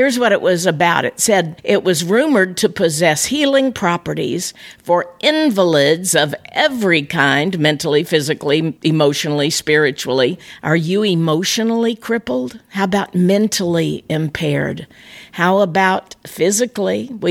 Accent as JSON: {"language": "English", "region": "Florida", "country": "United States", "said": "Of course, I'm from Florida, as you know."}